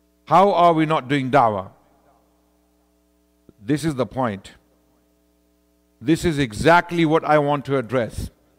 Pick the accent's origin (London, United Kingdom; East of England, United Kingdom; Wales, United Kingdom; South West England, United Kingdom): London, United Kingdom; now in Canada; I have come from the UK, London. I am in London, also here in Canada, but I come from London, UK.